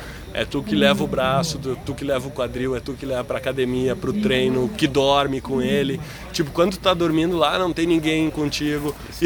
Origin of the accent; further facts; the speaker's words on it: Porto Alegre, Rio Grande do Sul, Brazil; Eu sou muito amigo dele, a gente é de Porto Alegre